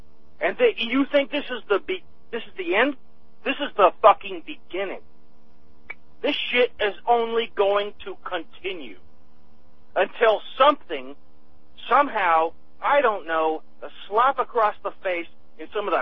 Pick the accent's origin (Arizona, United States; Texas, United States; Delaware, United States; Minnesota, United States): Arizona, United States; I grew up in Arizona, too, in my youth.